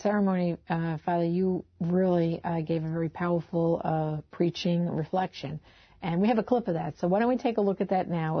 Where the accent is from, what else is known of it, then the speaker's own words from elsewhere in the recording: New York, United States; as a New Yorker, it makes me think of September 11th.